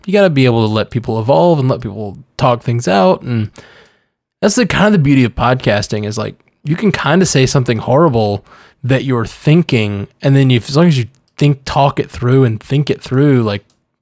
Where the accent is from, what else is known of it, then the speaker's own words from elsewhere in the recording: Alabama, United States; because I'm from Alabama and we're evolved for where we are or whatever. I'm from Alabama and you're in Florida.